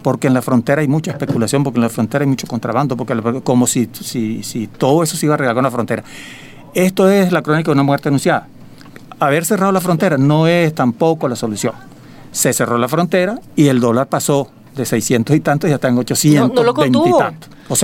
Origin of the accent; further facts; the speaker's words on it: Venezuela; los que salimos con la pata rota somos los venezolanos